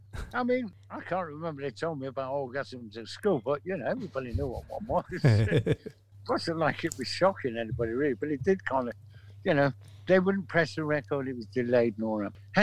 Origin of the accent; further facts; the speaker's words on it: Manchester, North West England, United Kingdom; We're from Manchester. It's like coming from New Jersey or something.